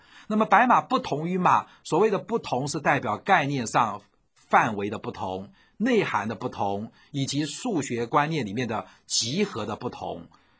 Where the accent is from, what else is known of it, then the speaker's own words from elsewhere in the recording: China; 那只是我们中国人在讲概念的时候